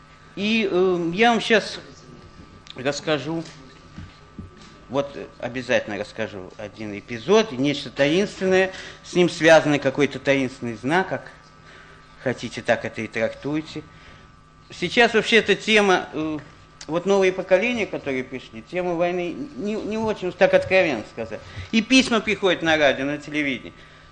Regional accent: Odesa, Odesa Oblast, Ukraine; Я одессит, во-первых, да, по происхождению.

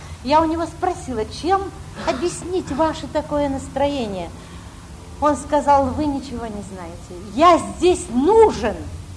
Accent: Moscow, Russia; нет, это вы возьмите, просто мы москвичи, и нам хлеб не нужен.

